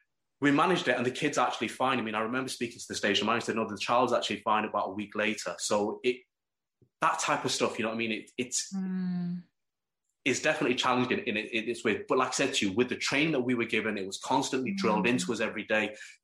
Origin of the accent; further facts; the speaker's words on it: Manchester, North West England, United Kingdom; because I'm from Manchester.